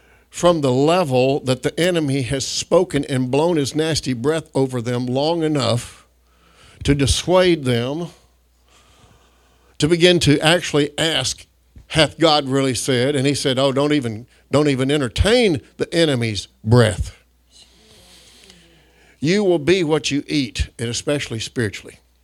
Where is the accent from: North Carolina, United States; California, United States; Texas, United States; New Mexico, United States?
Texas, United States; I was from North Texas, and there's parts of it, sandy loam soil with excellent soil watered enough for wonderful peaches.